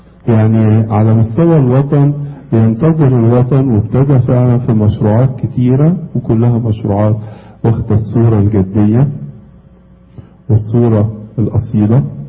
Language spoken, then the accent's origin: Arabic; Egypt; وطبعا انا جاي من مصر، جايب لكم بركات مصر